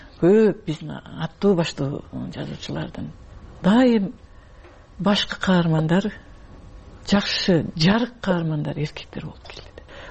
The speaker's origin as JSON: {"language": "Kyrgyz", "town": "Kara-Bulak", "region": "Batken Region", "country": "Kyrgyzstan", "tie": "born or raised there", "said": "Мен туулуп өскөн айылым Баткен районунун Кара Булак айылы, туу таянган айылык атактуу даңазалуу Айгүл тоонунун түбүндөгү айыл."}